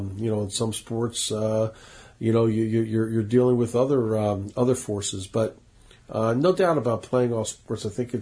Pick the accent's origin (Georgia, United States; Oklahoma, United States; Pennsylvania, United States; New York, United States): Pennsylvania, United States; Philadelphia; But growing up in Philadelphia, I actually enjoyed football more than baseball, and was a huge Penn State fan and wanted to go play football at Penn State.